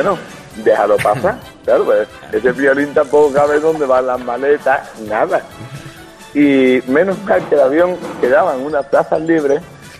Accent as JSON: {"language": "Spanish", "town": "Málaga", "region": "Andalusia", "country": "Spain", "said": "yo al día siguiente me volví para Málaga, yo soy de Málaga."}